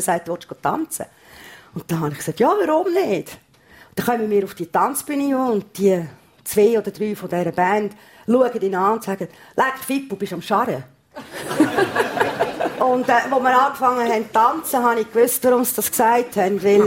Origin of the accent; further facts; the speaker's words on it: Australia; also born or lived in United States; now in Switzerland; Ich bin in Australien aufgewachsen, Amerika überall in der Schule, also auf 3 Kontinente, 4 Länder. Und habe in Luzern gewohnt, habe dann aber in Sursee gearbeitet.